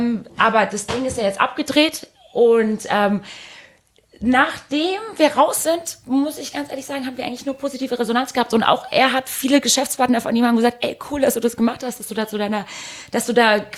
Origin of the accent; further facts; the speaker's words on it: Heidelberg, Baden-Württemberg, Germany; Ich würde am liebsten im Heidelberger Schloss in Heidelberg heiraten, wo meine Heimat ist, in der Jesuitenkirche, in der ich getauft, bei der Kommunion war und bei der ich auch bei der Firmung war.